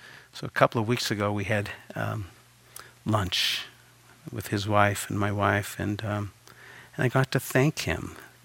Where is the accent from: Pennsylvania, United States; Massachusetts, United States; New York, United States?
Massachusetts, United States; growing up outside of the Boston area, my family loved to go to Chinese restaurants, and I loved Chinese food.